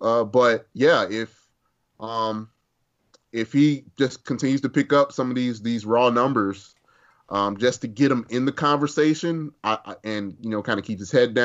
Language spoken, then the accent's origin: English; Chicago, Illinois, United States; I grew up in West Englewood.